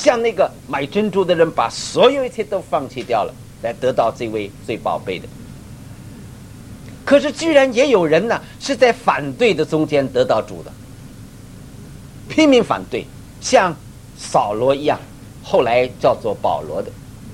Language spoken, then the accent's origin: Chinese; China; 我们中国人叫做监斩官